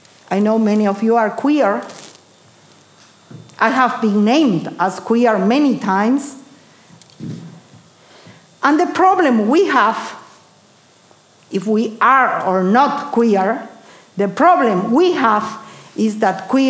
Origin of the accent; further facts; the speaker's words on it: Bolivia; first language Spanish; English is a second language; I come from Bolivia. And we speak Spanish, a sort of Spanish.